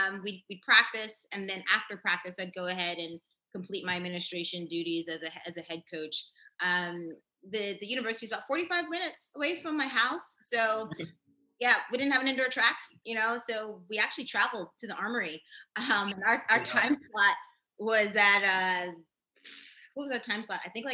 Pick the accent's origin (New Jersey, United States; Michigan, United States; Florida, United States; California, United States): New Jersey, United States; But coming from Jersey, I'm from North Jersey.